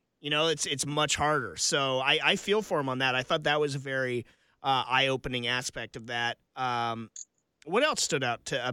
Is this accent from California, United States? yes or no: yes; Monterey, California, United States; I grew up in Monterey and I know they're all over the place.